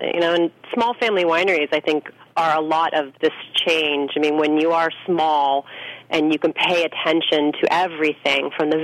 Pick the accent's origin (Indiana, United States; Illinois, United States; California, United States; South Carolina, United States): California, United States; Anderson Valley; I mean, I grew up here in Anderson Valley in Mendocino County on our property where the winery now sits. We're actually raising my son in my old childhood bedroom, and we live in my old childhood home. So I grew up in a very rural area